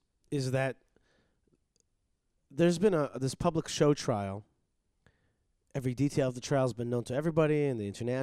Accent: Wayne, New Jersey, United States; Yeah, so we had a natural rapport, you know, us New Jerseyans. And they're from Franklin Lakes, and I'm from Wayne.

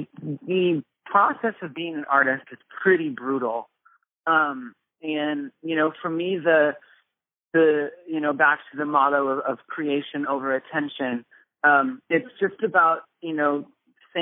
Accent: Illinois, United States; I'm from Illinois. I can say that.

